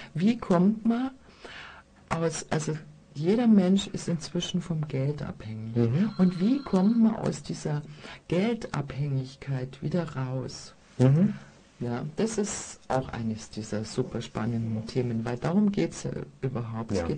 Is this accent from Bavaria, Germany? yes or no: yes; Marquartstein, Bavaria, Germany; ich komme nämlich ursprünglich aus Marquardtstein.